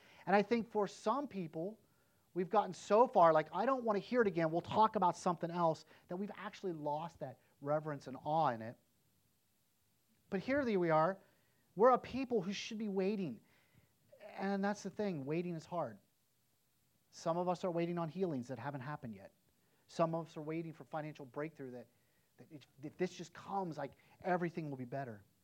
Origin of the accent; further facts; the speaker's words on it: East Palestine, Ohio, United States; when I grew up in East Palestine, just down the street, you knew everybody.